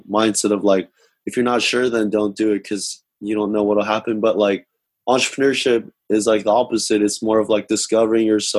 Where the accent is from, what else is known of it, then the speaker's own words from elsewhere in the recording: California, United States; because we're both Asians, and I grew up in Orange County